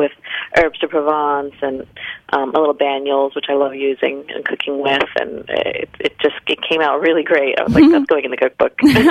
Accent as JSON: {"language": "English", "region": "Florida", "country": "United States", "tie": "born or raised there", "said": "I grew up in Florida. Florida is not necessarily considered the South, but it sort of still is."}